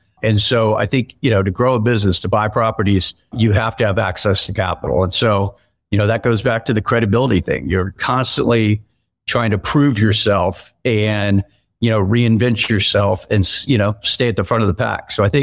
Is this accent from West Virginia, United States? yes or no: no; Tampa, Florida, United States; I grew up in Tampa, Florida, and I still spend a lot of time there.